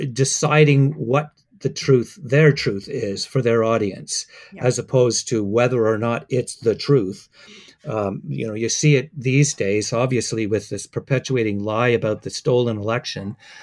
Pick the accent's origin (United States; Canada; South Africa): Canada; I'm a Canadian.